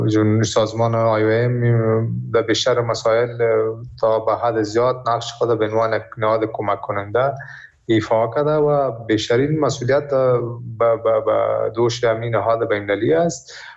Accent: Afghanistan

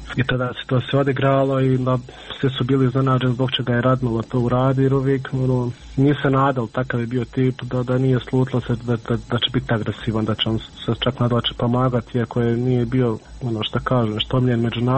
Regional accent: Miljevina, Republika Srpska, Bosnia & Herzegovina; mi smo svi gore iz Miljevine.

